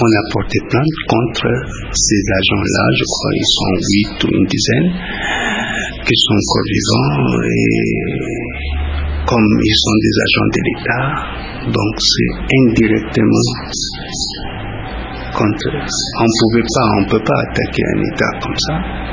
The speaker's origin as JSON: {"language": "French", "country": "DR Congo", "said": "la vérité qu'on en a droit en tant que Congolais d'abord. Si les autres Congolais, les gouvernants, ne jouent pas le rôle à connaître qu'est-ce qu'ils doivent savoir de leur héros national, nous, en tant que Congolais d'abord"}